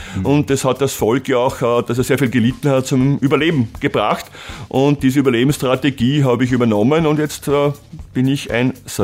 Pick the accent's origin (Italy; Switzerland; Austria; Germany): Austria; Vienna; Außerdem bin ich im zweiten Bezirk in Wien aufgewachsen, das ein sehr jüdisch dominierter Bezirk ist.